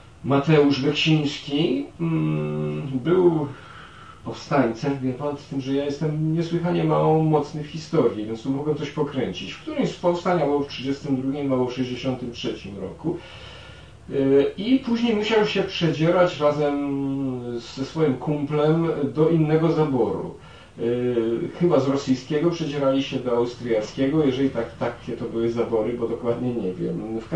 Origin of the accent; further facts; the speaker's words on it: Sanok, Subcarpathian Voivodeship, Poland; born there; W Sanoku się urodziłem.